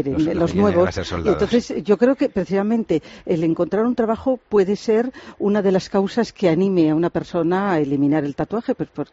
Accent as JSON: {"language": "Spanish", "town": "Vigo", "region": "Galicia", "country": "Spain", "tie": "born or raised there", "said": "Yo recuerdo en mi niñez que por Vigo veía algunos marineros"}